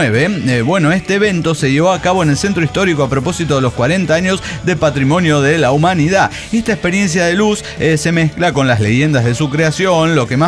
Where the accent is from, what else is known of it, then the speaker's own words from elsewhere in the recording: Peru; now in Nagoya, Japan; Soy peruano que vive en Japón, más específicamente en Nagoya, una de sus ciudades más concurridas.